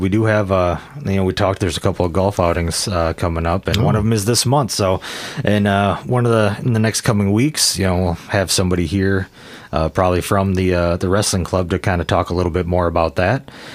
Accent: Prairie du Chien, Wisconsin, United States; I grew up in Prairie du Chien, you know, smaller town.

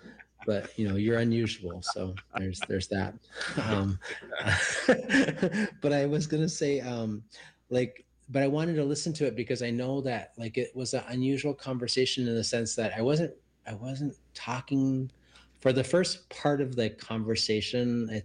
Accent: Minnesota, United States; moved away as an adult; when I was 23 years old and I got sober, I ran from Minnesota. I was running away from Minnesota as much as I was running towards something

